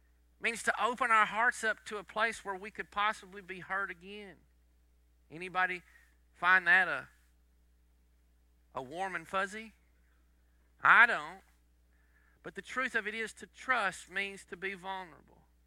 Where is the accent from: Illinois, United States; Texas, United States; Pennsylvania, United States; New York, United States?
Texas, United States; I'm from Northeast Texas and I lived other places and got to see other things, so I got to see other cultures. And when I moved back to Northeast Texas